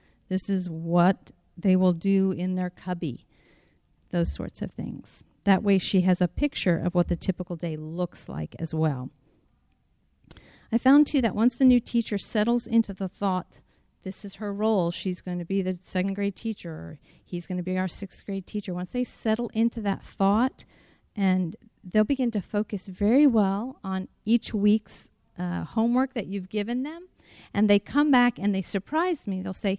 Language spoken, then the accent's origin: English; Florida, United States; We are from Florida, so we like to go to the beach.